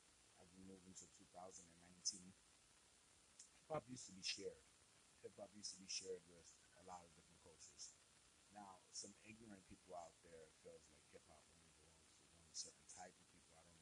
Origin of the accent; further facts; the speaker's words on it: Brooklyn, New York, United States; Number one, I'm Hispanic descent. I'm from Brooklyn.